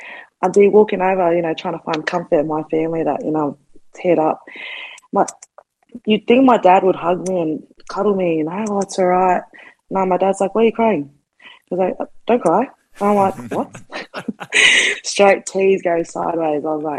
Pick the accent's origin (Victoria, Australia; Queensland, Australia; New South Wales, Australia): New South Wales, Australia; Auburn; also born or lived in Lethbridge Park; I was born in Auburn, and then my family, you know, made the move to Lethbridge Park, which is a suburb within the Mount Druitt Council or district. And then pretty much, yeah, we only lived there for a couple of years.